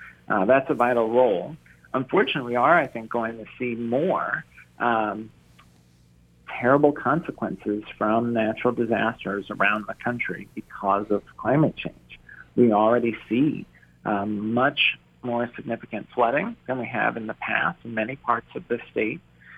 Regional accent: New York, United States; born there; now in Maryland, United States; You know, I was born in New York, and then after my parents passed away, I moved around all over, really, the country, and decided to settle in Maryland really because of my wife.

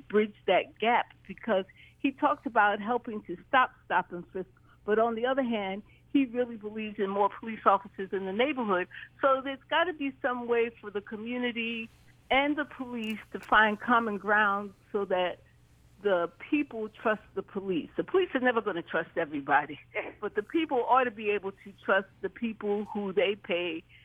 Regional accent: New York, United States; I'm a New Yorker, so I come at this from that perspective, because in New York, I know that the communities of color want police in their neighborhoods.

